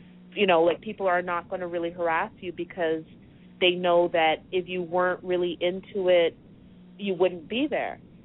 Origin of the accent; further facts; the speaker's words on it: Canada; I think growing up in Canada, I agree to a point.